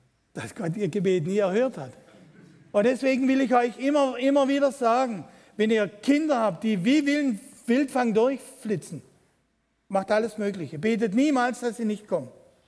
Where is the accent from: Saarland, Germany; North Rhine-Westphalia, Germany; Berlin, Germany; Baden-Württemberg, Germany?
Baden-Württemberg, Germany; Ich bin ein Schwabe.